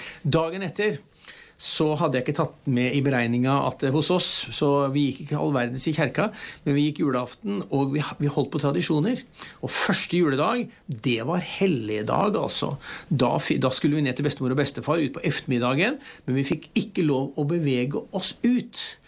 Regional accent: Porsgrunn, Telemark, Norway; julekvelden hjemme hos oss når jeg vokste opp i Porsgrunn, i en typisk arbeiderfamilie

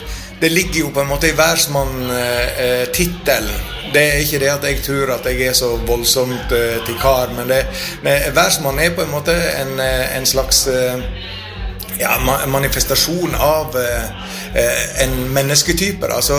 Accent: Høyanger, Vestland, Norway; jeg kommer jo fra en bygde, jeg også, sånn at jeg kommer fra Høyanger

